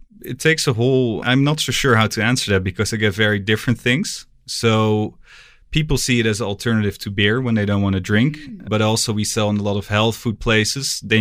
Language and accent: English; Amsterdam, North Holland, Netherlands; Yeah, and I'm actually from Amsterdam.